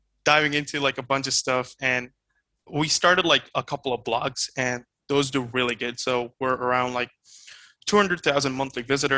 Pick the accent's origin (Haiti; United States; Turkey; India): India; English is a second language; also born or lived in South Korea; I'm originally from India, and I am in India right now as well. So I used to live in Korea. I did like my schooling there. I was there for around 7 years.